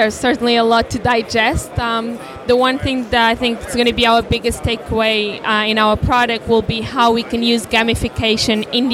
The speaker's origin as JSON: {"language": "English", "region": "Lisbon", "country": "Portugal", "lives_now": "London, United Kingdom", "said": "I'm originally from Lisbon, but I live in London."}